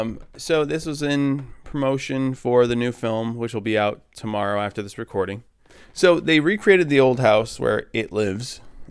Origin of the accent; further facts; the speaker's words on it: Maine, United States; I mean, I've went to haunted houses, like, in my hometown in Maine that were scarier than that.